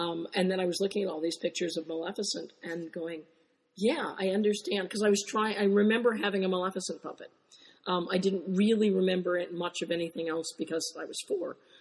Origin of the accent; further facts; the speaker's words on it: United States; I mean, I grew up on Disney. Being an American kid from the 50s, and the witches were the strongest things in those movies.